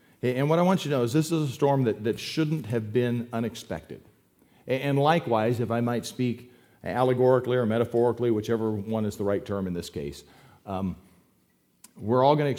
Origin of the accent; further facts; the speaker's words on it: Yuma, Arizona, United States; I grew up in Yuma, Arizona, and that's actually a picture from near where I grew up